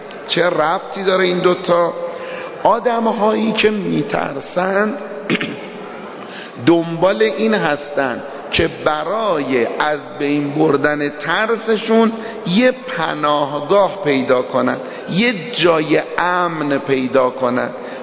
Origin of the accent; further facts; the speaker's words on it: Tehran, Tehran Province, Iran; born there; now in Qom, Iran; در همین تهران، من متولد تهرانم،